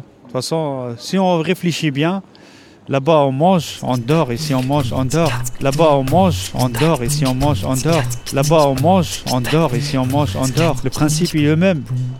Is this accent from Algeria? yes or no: yes; Algeria; born there; Moi, l'autre pays que je souhaiterais y aller, c'est l'Algérie, mon pays d'origine.